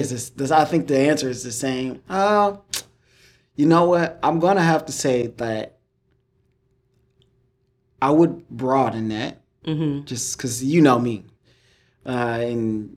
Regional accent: Detroit, Michigan, United States; now in Houston, United States; I'm from Detroit, Michigan. I didn't see a single horse when I lived in Detroit. Now, when I came down here in Houston, you do have horses running around Third Ward and Sunnyside and everywhere else.

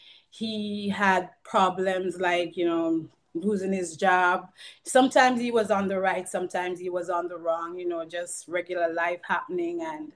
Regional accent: Jamaica; I grew up in Jamaica and with religion and Christianity and everything.

